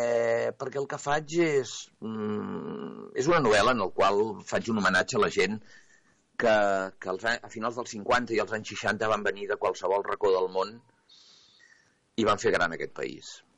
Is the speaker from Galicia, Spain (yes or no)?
no; Premià de Mar, Catalonia, Spain; also born or lived in Barcelona; Jo vaig néixer a Gràcia i vaig anar a viure a Premià de Mar a finals dels anys 60, sí, a l'any 69.